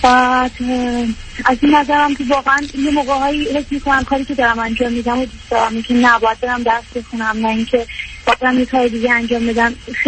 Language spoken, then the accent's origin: Persian; Iran; moved away as an adult; now in Iraq; من همونجوری که بهتون گفتم از عراق تماس میگیرم. 25 سالم هستش، حدوداً 4 سال تنها زندگی میکنم، یعنی از ایران اومدم اینجا.